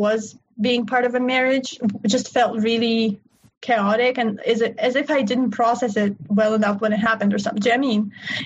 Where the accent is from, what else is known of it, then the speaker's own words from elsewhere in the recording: Russia; English is a second language; now in United States; I'm from Russia originally, and I don't particularly talk to many people there anymore.